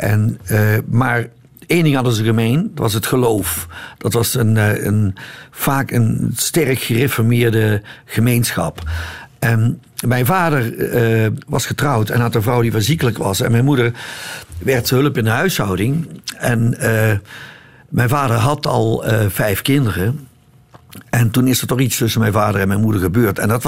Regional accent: Eindhoven, North Brabant, Netherlands; in Brabant, ik ben in Eindhoven geboren en getogen

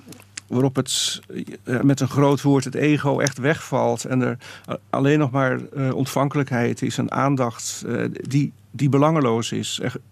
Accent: Zeeland, Netherlands; Ik heb mijn jeugd doorgebracht in Zeeland, op het eiland Zuid-Beverland.

